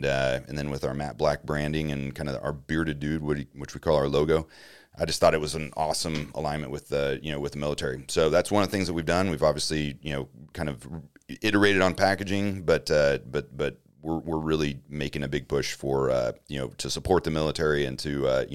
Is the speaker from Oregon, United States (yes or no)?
yes; Grants Pass, Oregon, United States; I grew up in Grants Pass, Oregon, went to the Naval Academy actually